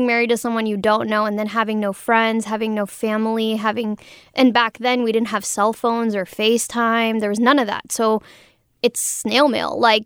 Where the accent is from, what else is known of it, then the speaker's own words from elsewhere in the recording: Canada; born there; So I was born in Canada because that's where they had to relocate in order to be together.